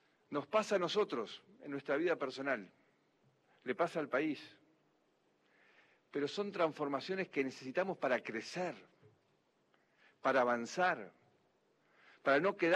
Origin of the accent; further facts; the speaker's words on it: Argentina; lo que somos los argentinos hoy